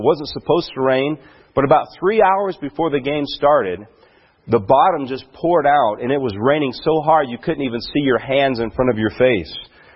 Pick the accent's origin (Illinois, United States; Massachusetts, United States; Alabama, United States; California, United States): Alabama, United States; The University of Tennessee, which I grew up in Alabama, so I don't know what those schools would be here.